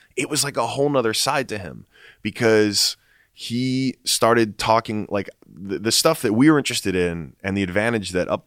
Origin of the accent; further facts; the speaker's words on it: New York, United States; born there; Like, I was born in New York.